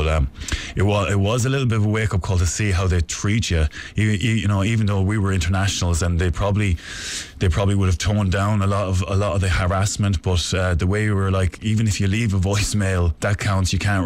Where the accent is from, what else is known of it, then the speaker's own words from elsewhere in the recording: Nenagh, Tipperary, Ireland; We're going to base them in Tipperary in Nenagh, my hometown.